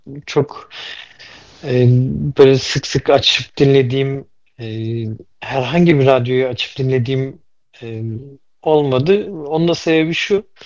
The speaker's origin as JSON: {"language": "Turkish", "town": "Gelenbe", "region": "Manisa", "country": "Turkey", "said": "Manisa Kırkaç gelen biliyim"}